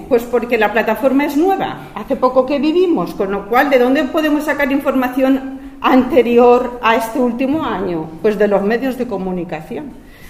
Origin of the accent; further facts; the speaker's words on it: Valencian Community, Spain; ¿Pero tú eres española? Pues sí, mira, escolta, soy valenciana de mes. A mes soy valenciana, ¿no?